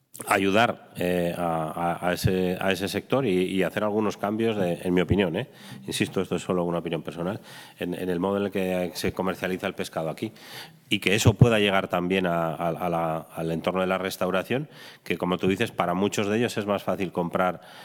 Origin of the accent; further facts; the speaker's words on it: Basque Country, Spain; Yo soy vasco, para nosotros el consumo de pescado, después de las focas, creo que somos los segundos que más comemos.